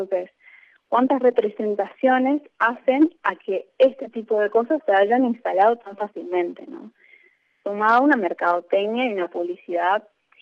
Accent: Argentina; cómo nos identificamos como argentinos y argentinas

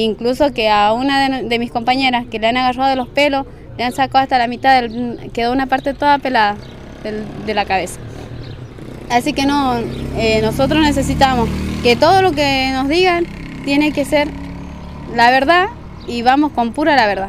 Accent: Bolivia; A la final nosotros somos bolivianos, todos somos hijos bolivianos, de hijos de bolivianos.

